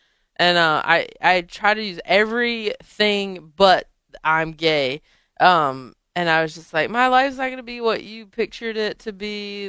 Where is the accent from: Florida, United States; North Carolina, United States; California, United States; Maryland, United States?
North Carolina, United States; I'm from North Carolina, I was a good Christian.